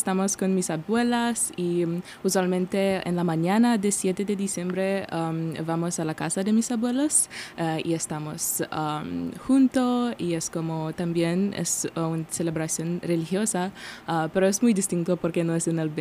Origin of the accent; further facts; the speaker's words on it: Moldova; Spanish is a second language; Yo soy de Moldavia y por eso mi familia, por ejemplo, es cristiana.